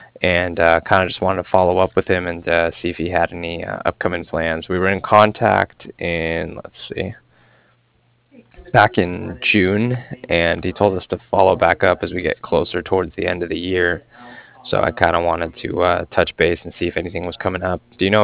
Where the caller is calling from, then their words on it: Cardiff, Wales, United Kingdom; I was calling from Cardiff